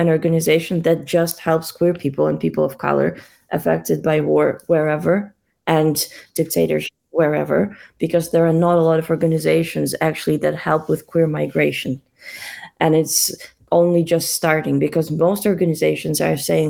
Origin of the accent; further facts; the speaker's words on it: Russia; moved away; Ethiopian and Russian. So my mom is Russian and my father is Ethiopian. I was born and raised in Russia